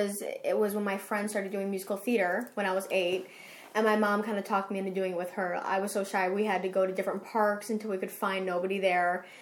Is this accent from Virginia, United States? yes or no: no; Chicago, Illinois, United States; accent: Chicago; I am from Chicago. Everybody makes fun of my accent. They're like, where are you from? Like, from Chicago.